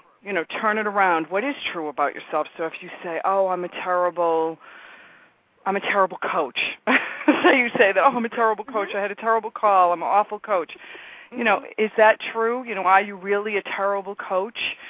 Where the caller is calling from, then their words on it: Boston, Massachusetts, United States; Massachusetts, Boston.